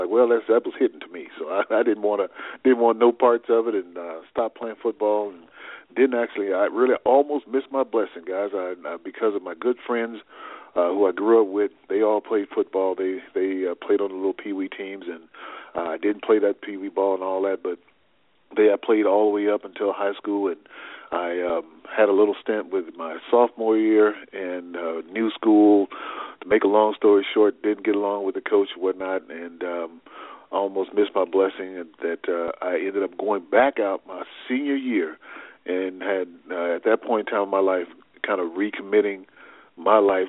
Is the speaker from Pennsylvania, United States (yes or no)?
no; Las Vegas, Nevada, United States; lifestyle that I grew up with in Las Vegas, Nevada.